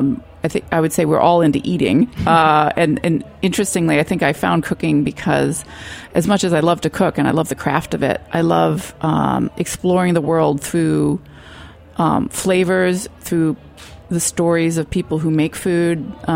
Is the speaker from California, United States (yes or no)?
no; Vermont, United States; I grew up in Vermont and grew up on a small sort of what I call gentleman's farm because we weren't making our living from it.